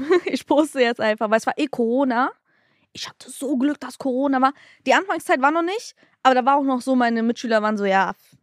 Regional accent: Hesse, Germany; bei uns in Hessen

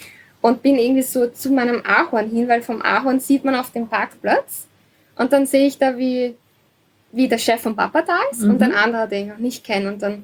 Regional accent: Austria; das Dorf, wo ich aufgewachsen bin, hat 60 Einwohner, es ist sehr klein. Es ist zwar eine halbe Stunde von Wien, aber es ist sehr klein

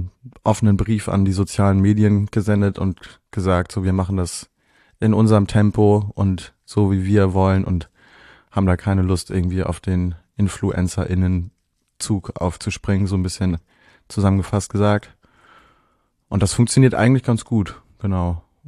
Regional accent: Volksdorf, Hamburg, Germany; Stromzäune gab es bei uns in Volksdorf tatsächlich auch. Also es gab ja so die ersten Weiden.

